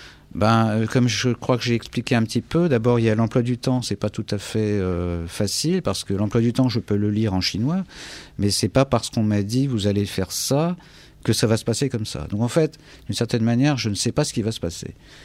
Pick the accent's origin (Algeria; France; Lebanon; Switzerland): France; d'oublier que je suis français avec une certaine éthique